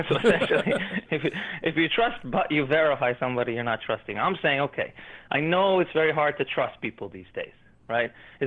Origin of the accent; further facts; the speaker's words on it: Canada; also born or lived in United States; I grew up in Canada most of my life, actually. I was born in the U.S.